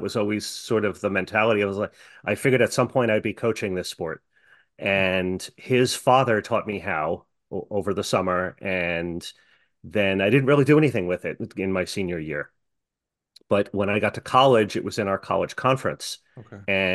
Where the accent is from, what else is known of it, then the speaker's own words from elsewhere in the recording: New York, United States; I was in Suffolk County in New York, which is part of the eastern half of Long Island.